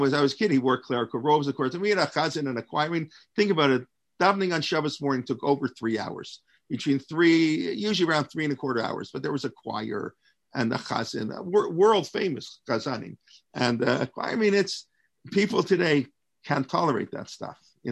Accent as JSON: {"language": "English", "country": "Canada", "also_born_or_lived": "United States", "said": "Of course, being a Canadian, it's supposed to be Z. But I guess I spent too many years in the States."}